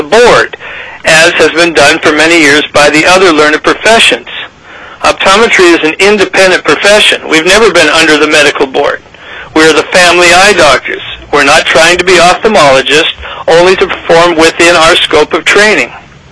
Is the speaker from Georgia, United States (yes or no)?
no; Ketchikan, Alaska, United States; now in Anchorage, United States; I was born and raised in Ketchikan. I was the first Alaska native to be licensed as a doctor of optometry in Alaska.